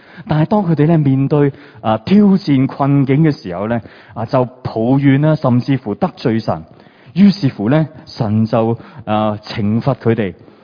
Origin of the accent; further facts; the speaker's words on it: China; 就好似呢我哋中国人呢成日都会讲到啊咩分久必合啊